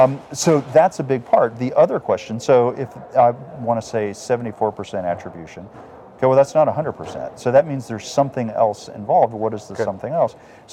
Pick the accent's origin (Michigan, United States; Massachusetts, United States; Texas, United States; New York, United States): Texas, United States; And as a Texan